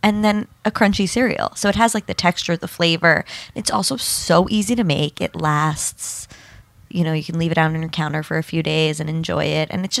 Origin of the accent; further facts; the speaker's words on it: New York, United States; I grew up in Long Island.